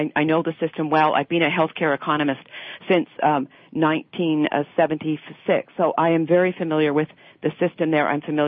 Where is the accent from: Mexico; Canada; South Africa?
Canada; now in United States; I grew up in Canada under a single-payer healthcare system.